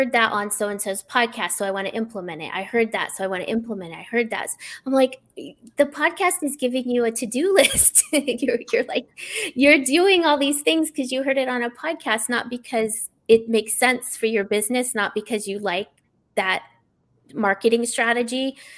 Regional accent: California, United States; now in Florida, United States; I'm originally from California.

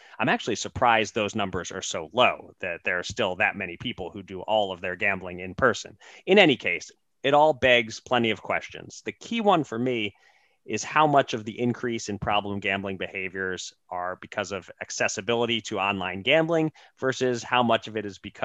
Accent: Pennsylvania, United States; I looked up the numbers in my home state of Pennsylvania for June just to see a point of comparison.

